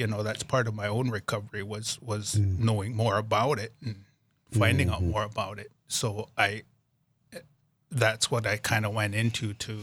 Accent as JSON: {"language": "English", "town": "New Town", "region": "North Dakota", "country": "United States", "tie": "born or raised there", "also_born_or_lived": "Denver, United States", "said": "Well, I'm originally from North Dakota here. I grew up on the Fort Berthold Indian Reservation in partial North Dakota and Newtown, North Dakota. Pretty much lived there all of my life till I got old enough to leave, and then I spent some time down in Denver, Colorado"}